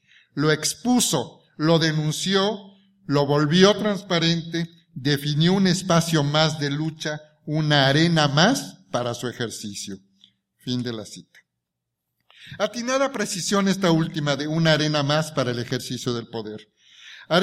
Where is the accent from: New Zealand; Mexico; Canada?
Mexico; ¿Para nombrarme de verdad como homosexual mexicano tengo que decir que soy puto?